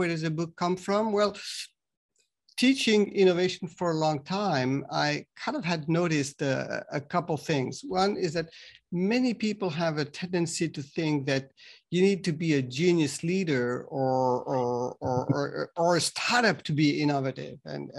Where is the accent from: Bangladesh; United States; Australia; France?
France; English is a second language; moved away as an adult; also born or lived in Japan; I'm from France. I was trained as an engineer, but after my grad school, I went to Japan initially just to kind of learn the language and be kind of exposed to the culture. I liked it so much that I stayed there